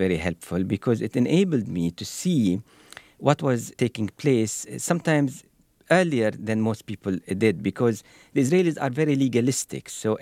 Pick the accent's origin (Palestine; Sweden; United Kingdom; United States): Palestine; Ramallah, West Bank; I was born after the 1948 Nakba, the catastrophe, as we Palestinians call it. And I was born in Ramallah, which my parents came to simply because they had a summer house in Ramallah. Their home was in Jaffa, and they were forced out.